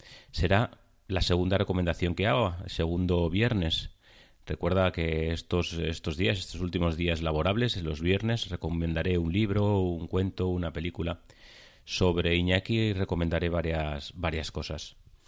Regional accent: La Algaba, Andalusia, Spain; Paseaba yo hace unos 2 años por mi pueblo, La Algaba

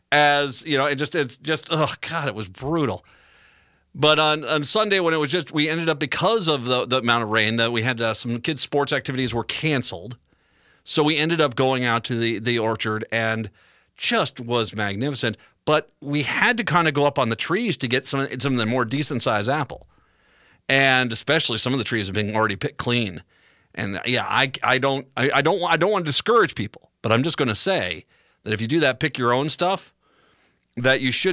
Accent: East Coast, United States; Now, granted, I grew up on the East Coast.

